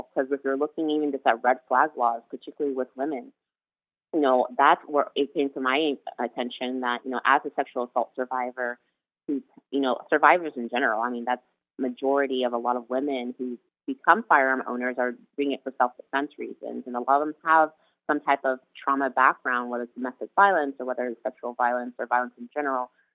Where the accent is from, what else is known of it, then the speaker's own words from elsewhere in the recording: Columbine, Colorado, United States; that was part of what my own experience of, you know, growing up in Columbine